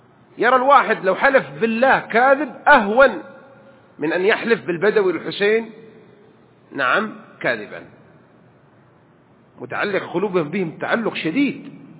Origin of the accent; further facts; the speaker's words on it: Hejaz, Saudi Arabia; نحن مبتلين هناك بالحجاز فهم يكثرون عندنا بالحجاز